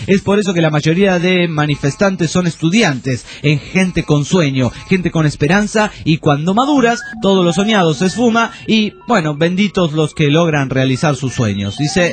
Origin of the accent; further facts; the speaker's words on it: Pénjamo, Guanajuato, Mexico; un saludo a mi pueblo. Maricel, un saludo para el pueblo de Pénjamo, ahí en sí. Guanajuato, México.